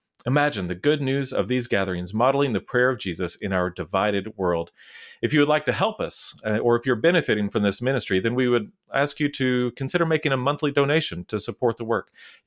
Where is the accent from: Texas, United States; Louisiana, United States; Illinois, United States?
Texas, United States; Abilene; It's like me growing up in Abilene.